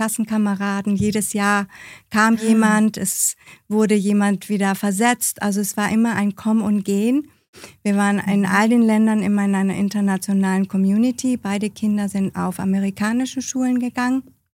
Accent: Honduras; Ich bin ja im Ausland aufgewachsen.

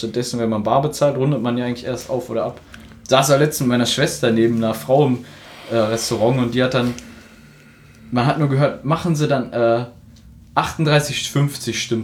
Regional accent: North Rhine-Westphalia, Germany; Zum Glück komme ich aus der Gegend

